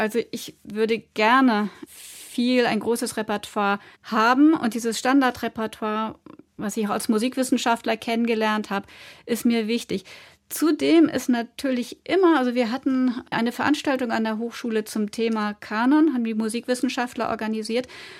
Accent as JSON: {"language": "German", "region": "Schleswig-Holstein", "country": "Germany", "said": "ich komme vom Dorf, aus Schleswig-Holstein"}